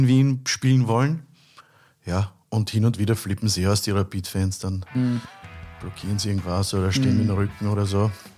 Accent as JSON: {"language": "German", "country": "Australia", "said": "Ich bin Australier, was soll ich sagen?"}